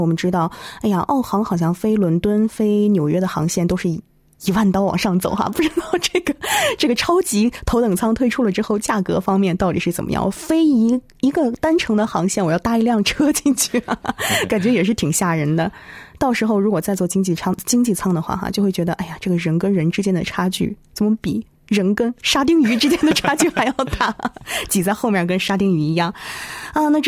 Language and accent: Chinese; Shandong, China; 身为一个山东人啊，我是山东人哈，我们当地这个对大蒜的热爱啊可是真的是不用我多说哈。